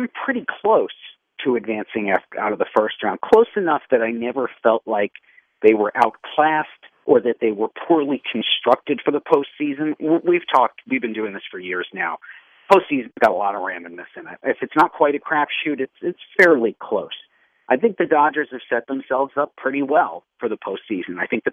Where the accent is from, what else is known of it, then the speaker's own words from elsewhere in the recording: New York, United States; I grew up in New York. So it was the Yankees and the Mets and occasionally the Braves